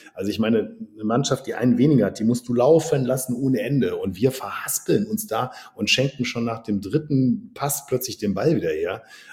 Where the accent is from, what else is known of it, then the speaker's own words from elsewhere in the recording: Düsseldorf, North Rhine-Westphalia, Germany; sag ich jetzt als Düsseldorfer